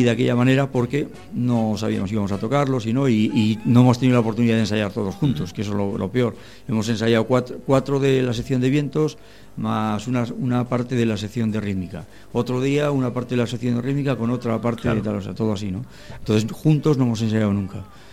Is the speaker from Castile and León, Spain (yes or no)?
yes; Peñafiel, Castile and León, Spain; born there; now in Galicia, Spain; yo soy nacido en Peñafiel, español, y gallego en lo que me corresponde de que estoy aquí siempre